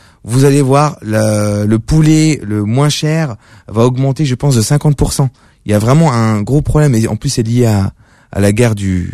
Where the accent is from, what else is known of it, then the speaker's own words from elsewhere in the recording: Tunisia; Ouais, on est tunisien.